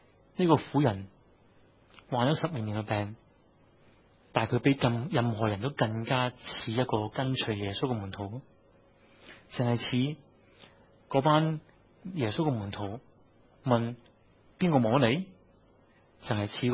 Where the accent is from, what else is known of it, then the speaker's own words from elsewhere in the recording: San Francisco, California, United States; 但係調翻轉，我係三藩市嚟嘅